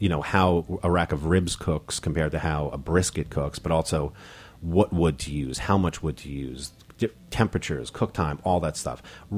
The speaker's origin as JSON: {"language": "English", "region": "New Jersey", "country": "United States", "tie": "born or raised there", "said": "I grew up in North Jersey. My family's from the Bronx."}